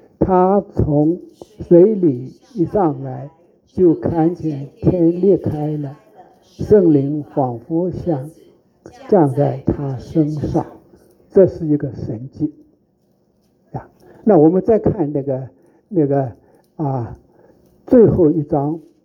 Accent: China; 我就想到，哎呀，我们中国人要对韩国人要感恩。

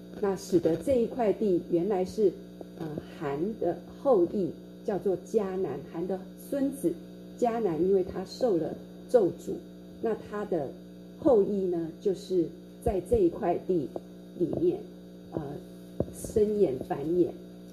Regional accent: Taiwan; 因为像我们从台湾来的我们会觉得

